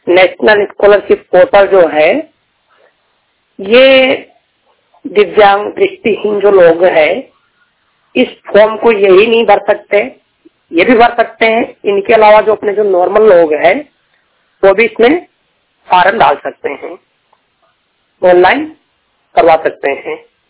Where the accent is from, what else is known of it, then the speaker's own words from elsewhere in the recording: Rajasthan, India; मैं राजस्थान से बिलोंग करता हूँ, राजस्थान में बीए सेकंड ईयर में पढ़ाई कर रहा हूँ अभी, और मैं जनरल यूनिवर्सिटी से पढ़ाई करता हूँ और जोधपुर राजस्थान में रहता हूँ।